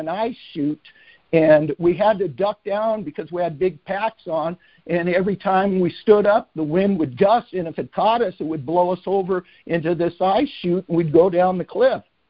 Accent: Lancaster, Pennsylvania, United States; born there; But I was born in Lancaster, Pennsylvania.

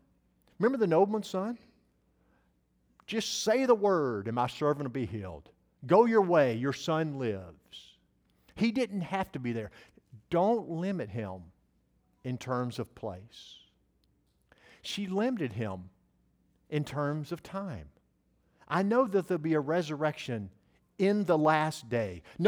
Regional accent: the South, United States; I'm from the South. Can you guys figure that out?

